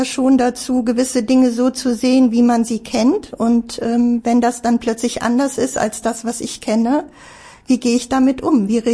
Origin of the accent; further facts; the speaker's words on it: Germany; hoffe doch sehr, dass man das nicht merkt, weil ich bin hier geboren und hier aufgewachsen, ich bin Deutsche.